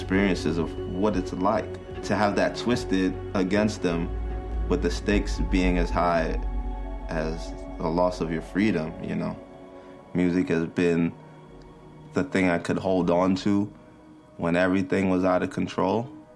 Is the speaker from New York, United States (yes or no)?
yes; Bronx, New York, United States; born there; I was born in the Bronx, New York. The South Bronx. Hunts Point, to be exact.